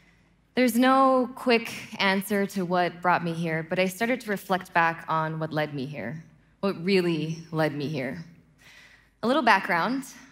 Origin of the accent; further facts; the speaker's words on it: Los Angeles, California, United States; And this is me. I grew up in Los Angeles. I went to an extremely diverse private school